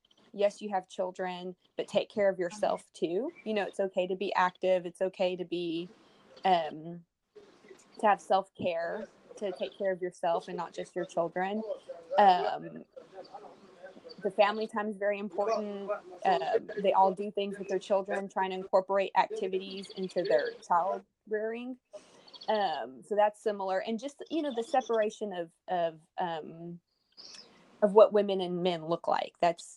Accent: Texas, United States; accent: southern; Oh, I'm from Texas.

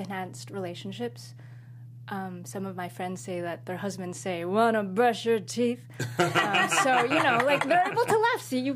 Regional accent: Oxnard, California, United States; But I grew up in Southside Oxnard

